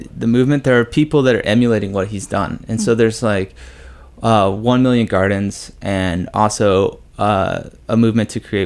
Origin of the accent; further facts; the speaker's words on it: Olympia, Washington, United States; I'm from the West Coast.